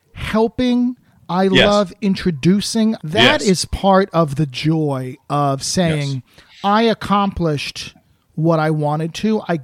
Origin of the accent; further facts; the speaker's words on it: New Jersey, United States; also born or lived in New York; I grew up in Jersey, so I used to take the PATH training as a kid and just go walk around the Broadway district and look at the theaters at the pictures.